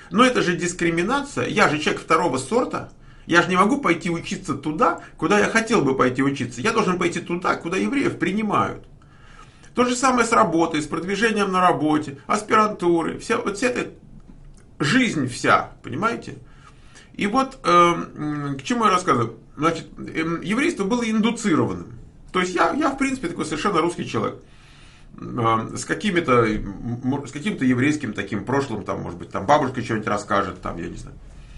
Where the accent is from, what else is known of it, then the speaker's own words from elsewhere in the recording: Moscow, Russia; Я не одессит, ну какой я одессит, я москвич.